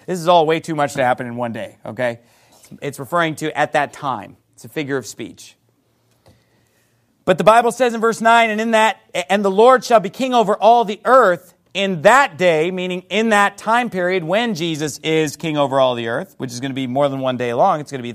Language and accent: English; Sacramento, California, United States; because I'm from Sacramento, California. And in Sacramento, there's a great river going through Sacramento.